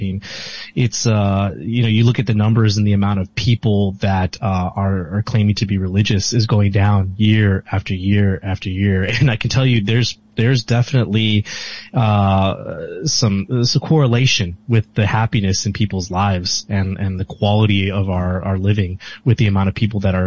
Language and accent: English; Chicago, Illinois, United States; I grew up in Chicago. So I grew up in a very Democrat leaning household.